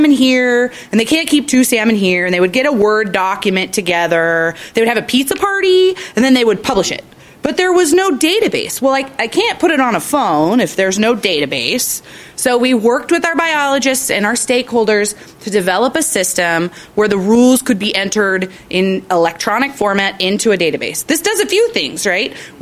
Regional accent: Washington, United States; my brother is an avid fisherman, and we grew up out in Grace Harbor, and my dad used to take him fishing all the time.

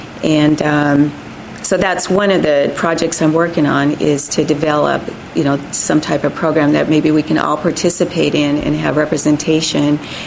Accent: Idaho, United States; now in Olympia, United States; I grew up in Idaho, so I grew up in a fishing, hunting family and loved the outdoors.

